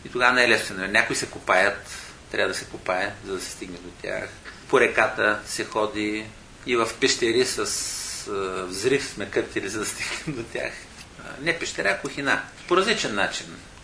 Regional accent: Kardzhali, Kardzhali Province, Bulgaria; Аз съм родом от Кърджали, източните Родопи.

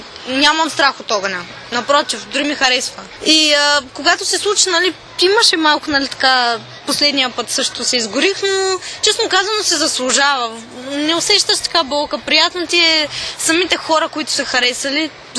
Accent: Veliko Tarnovo, Veliko Tarnovo Province, Bulgaria; Аз също съм от Велико Търново.

